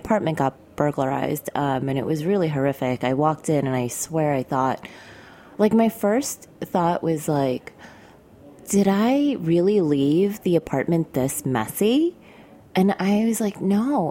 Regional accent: New York, United States; So I'm really lucky because I grew up in New York.

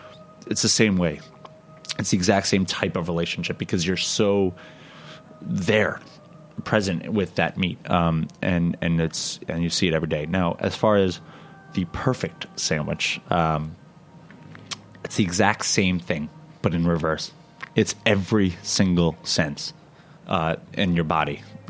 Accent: New York, United States; As a New Yorker, it's even worse to see.

